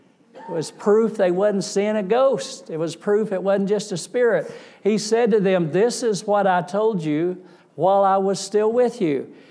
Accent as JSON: {"language": "English", "region": "Bible Belt", "country": "United States", "tie": "born or raised there", "said": "We grew up in America, we grew up in the Bible Belt, well, we didn't know about this stuff. I wasn't raised in church."}